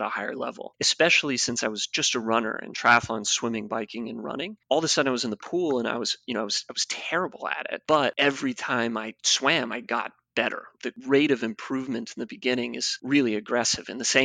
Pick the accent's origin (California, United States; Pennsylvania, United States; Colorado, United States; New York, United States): Colorado, United States; Vail; And I grew up in Vail, Colorado, which has a very high output of Olympic medalists from winter sports, skiers.